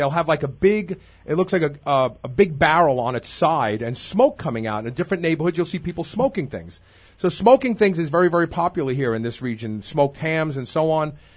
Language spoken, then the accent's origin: English; Brooklyn, New York, United States; now in Kentucky, United States; We live in Kentucky. I'm not originally from Kentucky, Karen. I'm originally from Brooklyn.